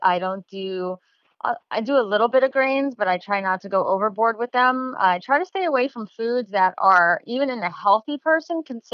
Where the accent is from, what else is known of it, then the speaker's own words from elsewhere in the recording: Fort Lauderdale, Florida, United States; also born or lived in Long Island; You know, I grew up in Fort Lauderdale. We moved from Long Island to Fort Lauderdale.